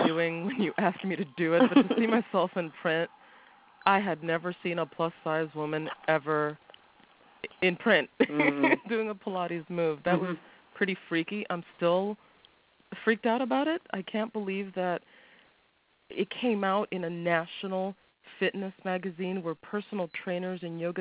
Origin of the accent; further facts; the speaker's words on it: New York City, New York, United States; I'm from New York City. I am 38 years old.